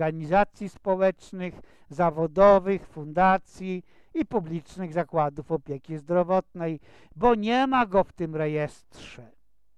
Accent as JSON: {"language": "Polish", "town": "Czeladź", "region": "Silesian Voivodeship", "country": "Poland", "tie": "born there", "said": "Ja zaś urodziłem się w Czeladzi i wiele z tych osób znam z różnych stron i z wielu spraw. Chodziliśmy razem do szkoły, działaliśmy w harcerstwie, studiowaliśmy w tym samym Uniwersytecie Śląskim."}